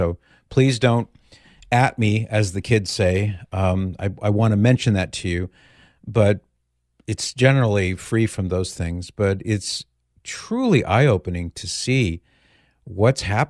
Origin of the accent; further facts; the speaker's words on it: California, United States; moved away; I'm a native Californian, and Nancy and I moved from California, not because we don't like the state. We love the state. We love California.